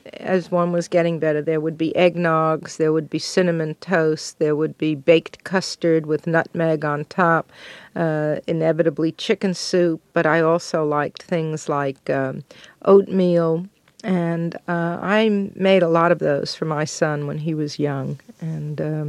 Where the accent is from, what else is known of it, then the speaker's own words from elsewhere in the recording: Brooklyn, New York, United States; I was brought up in Brooklyn in a Jewish family that was not kosher.